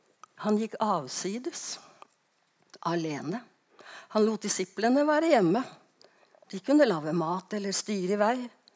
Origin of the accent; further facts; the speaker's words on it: Eastern Norway, Norway; For som østlending så tror jeg ikke på det. Som pensjonert pastor så tror jeg ikke på det.